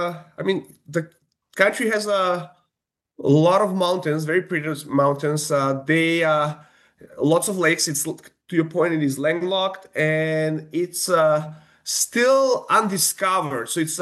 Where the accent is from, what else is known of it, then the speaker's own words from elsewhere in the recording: North Macedonia; English is a second language; moved away as an adult; now in United States; So I'm originally from North Macedonia, born and raised there. It's a country in southeastern Europe, part of former Yugoslavia. I came to the U.S. a long time ago for school